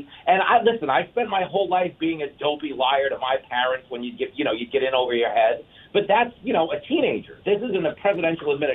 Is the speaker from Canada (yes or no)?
no; United States; And I'm not saying that as a Republican. Like, I'm saying that as an American.